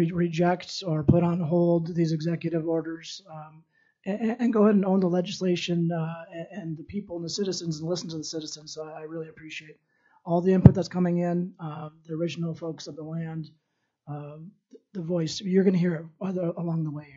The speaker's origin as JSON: {"language": "English", "town": "Yakutat", "region": "Alaska", "country": "United States", "said": "he's a raven and I'm an eagle from Yakutat. And there's a reason why all of our communities and the indigenous people have been here so long."}